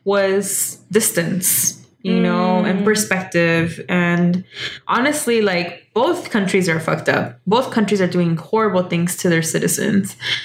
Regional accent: Mexico; now in United States; even though I was raised in the Mexican school system and like was fed the nationalist food of the school system there to be proud of the revolution and all that, right?

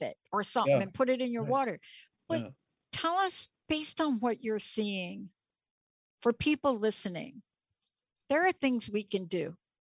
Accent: New York, United States; I'm from New York, but my stepmom was from the Deep South.

